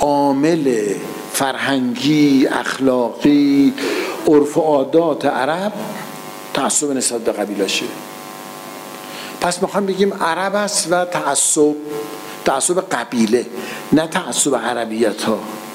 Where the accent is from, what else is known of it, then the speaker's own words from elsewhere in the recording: Iran; مثل که ما مردم ایرانیم دیگه،